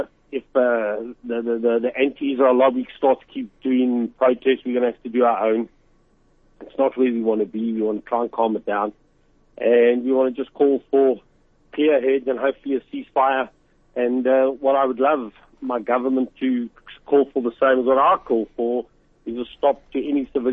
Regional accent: South Africa; I think for us as South African jury, the frustration with the ANC, with the EFF, and then of course with government

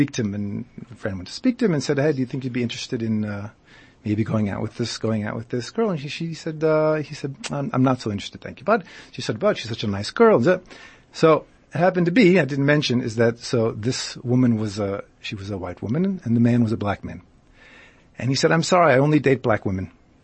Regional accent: United States; I know for a fact I come from America originally

